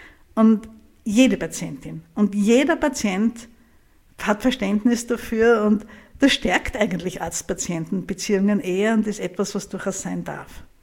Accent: Graz, Styria, Austria; Ich bin in Graz aufgewachsen und es war im Straßenbild in Graz und in der Weststeiermark und in der Oststeiermark, wo ich oft mit meinen Eltern war

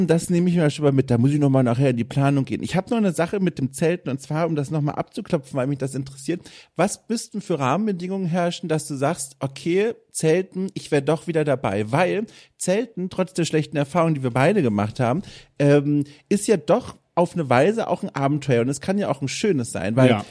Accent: Southern Germany, Germany; ich komme ja aus dem Süden des Landes

